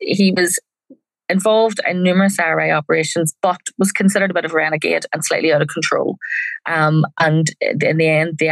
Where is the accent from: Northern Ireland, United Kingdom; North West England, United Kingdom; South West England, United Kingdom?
Northern Ireland, United Kingdom; Belfast; I'm from West Belfast.